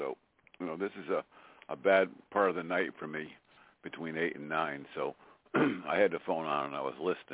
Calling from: Meriden, Connecticut, United States; I'm calling from Meriden, Connecticut.

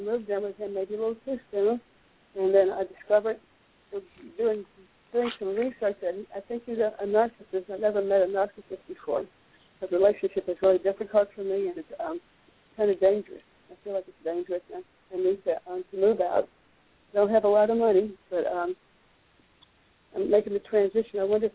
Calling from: Hawaii, United States; I'm calling from Hawaii.

